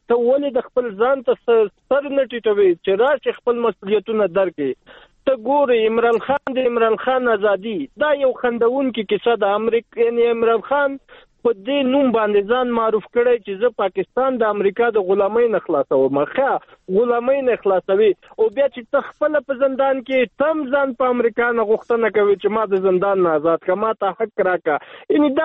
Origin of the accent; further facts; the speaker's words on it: Afghanistan; د یو افغان په صفت زه نن په افغانستان کې یم.